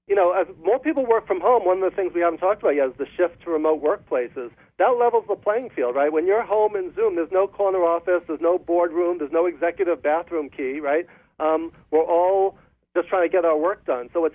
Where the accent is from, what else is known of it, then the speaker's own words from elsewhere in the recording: Northeast, United States; also born or lived in Los Angeles; We grew up in the Northeast, right?